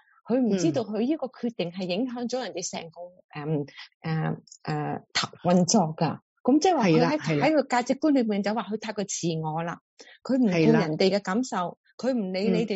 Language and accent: Cantonese; China